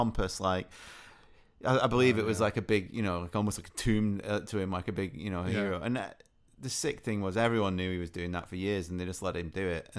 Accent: United Kingdom; The pub's the best thing about being British.

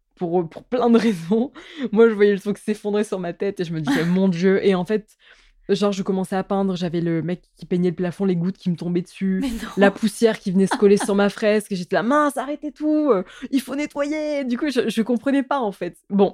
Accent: France; bah non, je viens de France, j'ai pas pu le prendre dans l'avion.

